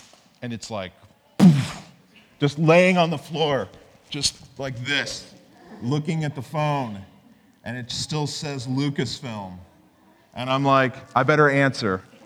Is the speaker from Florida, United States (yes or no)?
yes; Florida, United States; this is pretty much to scale what I looked like as a kid growing up in Florida.